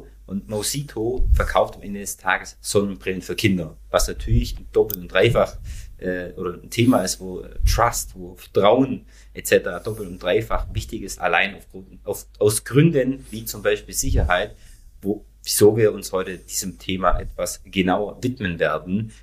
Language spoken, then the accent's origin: German; Baden-Württemberg, Germany; accent: Swabian; Bei mir ist der Schwäbische drin, den hört immer mal wieder der ein oder andere User raus.